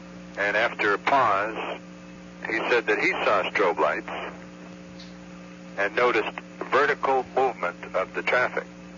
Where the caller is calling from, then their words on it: Point Mugu, California, United States; I'm calling from Point Magoo, California.